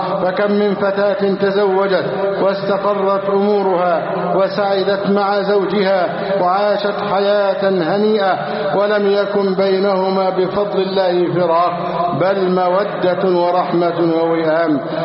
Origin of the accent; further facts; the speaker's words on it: Egypt; بلدنا مصر